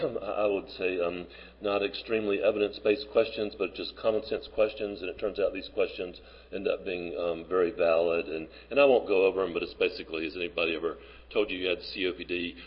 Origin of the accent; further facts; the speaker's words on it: North Carolina, United States; I'm from North Carolina.